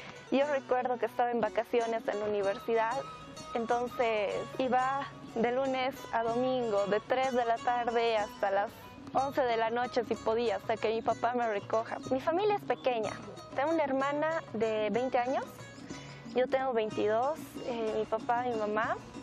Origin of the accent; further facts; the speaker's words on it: La Paz, Bolivia; Hemos tomado el camino del Islam, gracias a Dios. Yo soy boliviana, soy paceña, amo mi ciudad.